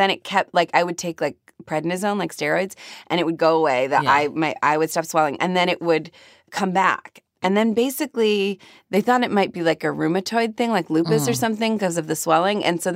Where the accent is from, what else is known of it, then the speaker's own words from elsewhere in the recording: Cleveland, Ohio, United States; So I grew up in Cleveland.